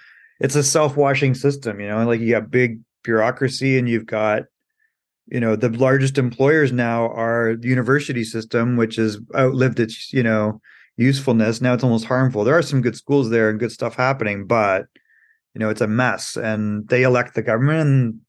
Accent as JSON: {"language": "English", "country": "Canada", "lives_now": "United States", "said": "I'm originally from Canada, and when I was in Canada"}